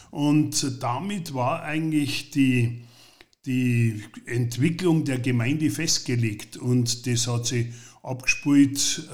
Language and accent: German; Hausen, Bavaria, Germany; also born or lived in Munich, Germany; geboren bin ich in München in der Klinik, aber ich bin seit Geburt da. Aufgewachsen, mehrmals umgezogen in Hausen, von Hausen 4 nach Hausen 5 und dann nach Hausen 20 und dann nach Hausen 22 und jetzt wohne ich